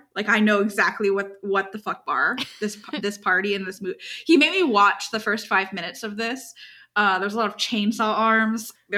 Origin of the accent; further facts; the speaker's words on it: United States; I'm from the United States of America.